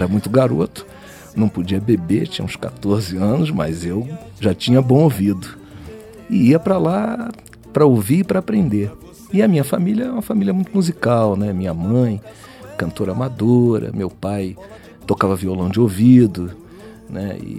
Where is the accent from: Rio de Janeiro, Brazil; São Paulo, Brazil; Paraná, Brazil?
Rio de Janeiro, Brazil; eu, desde pequeno, eu sou nascido e criado em Jacarepaguá, né? Na rua Anália Franco